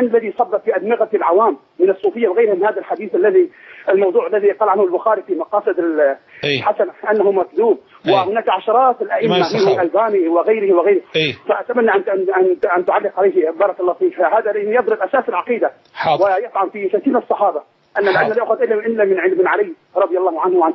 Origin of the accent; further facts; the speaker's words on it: Iraq; now in Syria; أنا عراقي من سوريا شيخ.